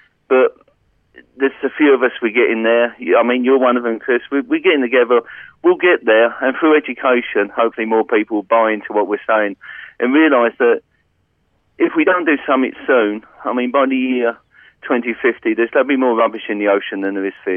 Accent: London, United Kingdom; accent: English; moved away as an adult; now in Australia; there is an English accent there. I'm originally from London, and we moved over to Australia 15 years ago, brought the family across.

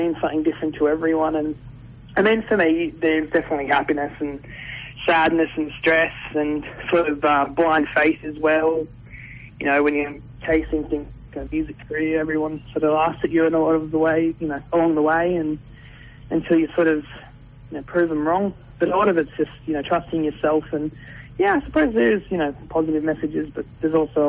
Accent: Gold Coast, Queensland, Australia; now in Brisbane, Australia; I grew up on the Gold Coast. I live in Brisbane now.

